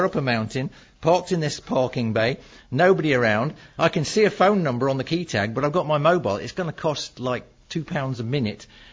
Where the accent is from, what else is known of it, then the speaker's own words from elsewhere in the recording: England, United Kingdom; And we say, we're from England.